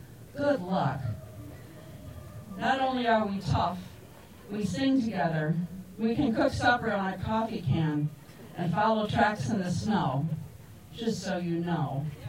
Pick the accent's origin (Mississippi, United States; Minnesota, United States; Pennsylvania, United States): Minnesota, United States; Worthington; I grew up on the Great Plains, down between South Dakota and Iowa, in a town called Worthington, where my parents were teachers. Only 10,000 people.